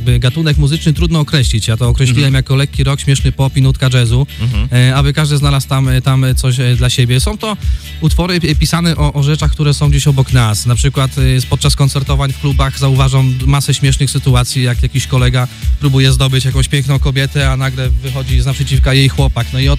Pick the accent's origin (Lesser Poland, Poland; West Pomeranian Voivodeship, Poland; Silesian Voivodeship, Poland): West Pomeranian Voivodeship, Poland; Goleniów; Ja przyjechałem do was z Goleniowa.